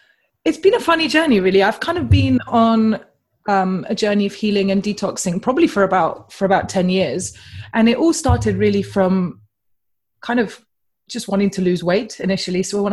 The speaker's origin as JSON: {"language": "English", "region": "Bucharest", "country": "Romania", "tie": "born or raised there", "second_language": "English", "moved": "yes", "said": "I'm Eastern European. So I grew up in Bucharest in Romania. I'm also half Russian."}